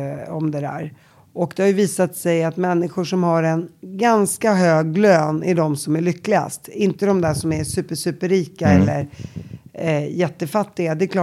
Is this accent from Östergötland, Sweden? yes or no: no; Uppsala, Uppsala County, Sweden; Sen flyttade jag vidare till Stenhagen. De byggde upp ett nytt område i Uppsala dit vi flyttade. Och där växte jag upp.